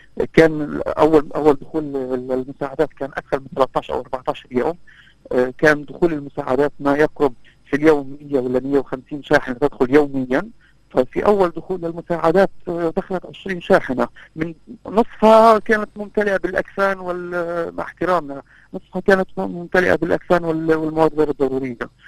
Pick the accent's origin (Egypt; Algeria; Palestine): Palestine; also born or lived in Tunisia; عشت في تونس 7 سنين، بعرف مدى حب الشعب التونسي لشعب فلسطين. تضامنكم معنا